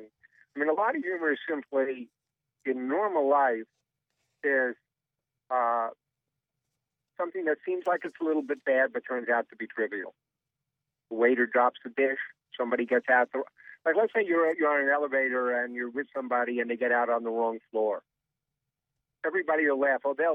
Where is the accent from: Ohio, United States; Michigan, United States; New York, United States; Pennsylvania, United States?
New York, United States; Queens; sometimes I'm a kid from Queens, which is one of the outside boroughs of New York.